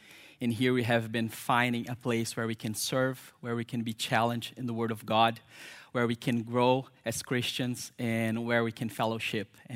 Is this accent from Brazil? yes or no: yes; Brazil; English is a second language; moved away as an adult; now in United States; We met in Brazil. I'm originally from Brazil. I know that I look like by my name and by my body type, I look that I belong here, but I'm not American, okay? I am Brazilian.